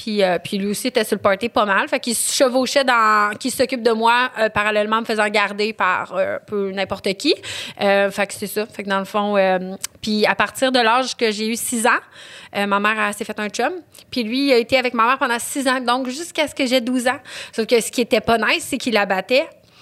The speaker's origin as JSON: {"language": "French", "town": "Quebec City", "region": "Quebec", "country": "Canada", "tie": "born or raised there", "said": "je suis née à Limoilou, Québec, en 1986."}